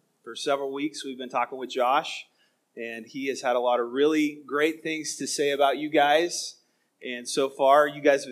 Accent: Hutchinson, Kansas, United States; So I grew up in Hutchinson, just down the road.

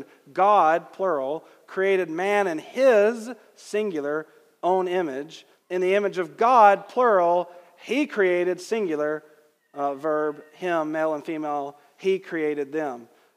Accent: Georgia, United States; I'm from Georgia, I'm familiar with bad grammar

